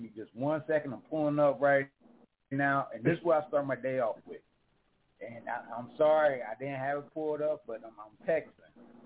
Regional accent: St. Louis, Missouri, United States; I'm originally from St. Louis, but I live in 30 out of 50 states.

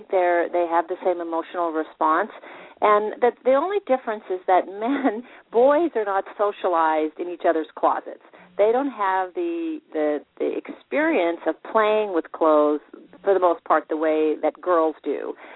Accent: Los Angeles, California, United States; I grew up in Los Angeles, and always liked clothes

